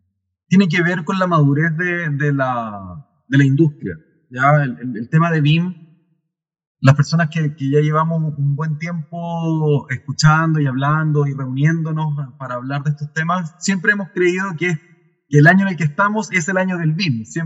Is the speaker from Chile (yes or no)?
yes; Chile; vivo en Chile, soy chileno, estudié en la Universidad Austral de Chile, que está en la ciudad de Valdivia.